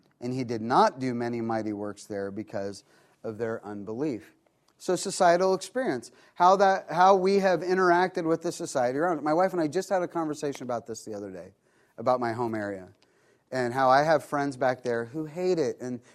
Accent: Ohio, United States; I grew up in Ohio. What a great state. I say it's a great place to be from.

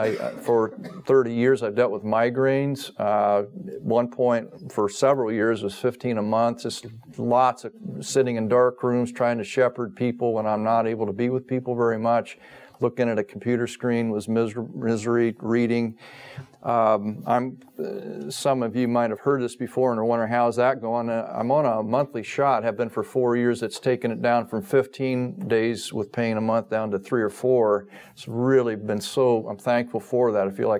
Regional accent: Ohio, United States; I grew up in West Central Ohio, which may not mean anything to most of you, but that's farm country.

